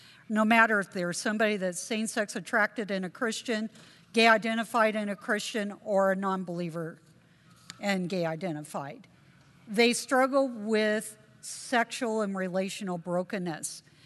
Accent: Seattle, Washington, United States; and you just have a funny accent. And I said, well, you know, I moved here from Seattle.

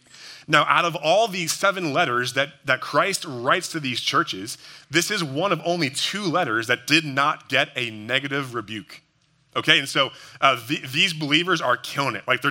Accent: New Jersey, United States; Now, I can say that because I'm from New Jersey, and so I have the right to say that.

